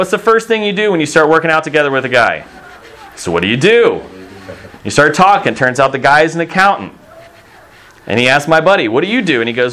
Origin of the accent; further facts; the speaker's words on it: Singapore; I grew up in Singapore.